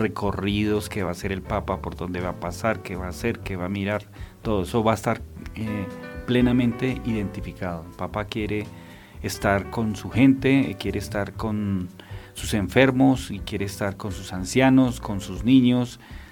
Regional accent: Colombia

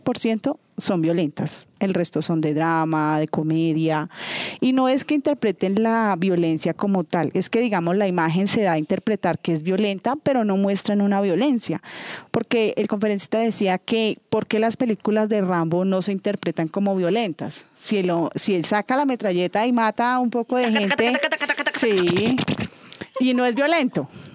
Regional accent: Colombia; primero nosotros como colombianos tenemos que cambiar la perspectiva que tenemos

